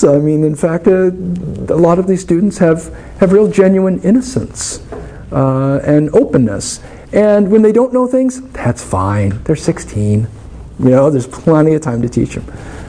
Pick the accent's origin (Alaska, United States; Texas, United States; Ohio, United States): Alaska, United States; Anchorage; also born or lived in Fairbanks; I'm not from around here. I grew up in Anchorage, Alaska, Fairbanks, Alaska.